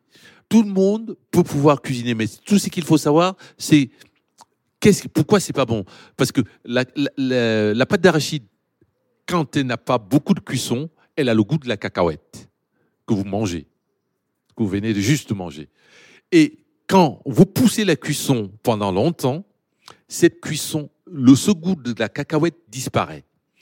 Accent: Cameroon; Moi, quand j'ai grandi au Cameroun, je ne savais pas que le gombo, on pouvait le conserver.

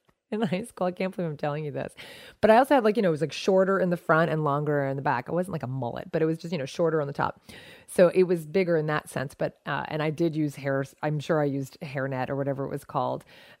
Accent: New Jersey, United States; So, and I grew up in New Jersey where people used to use...

